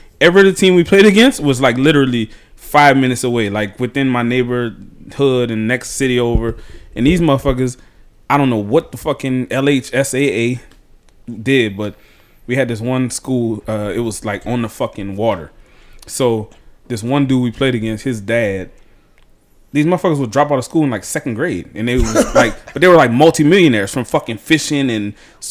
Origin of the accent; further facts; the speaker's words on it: Louisiana, United States; Y'all know the fucking situation in my hometown, my native country, Louisiana. We below sea level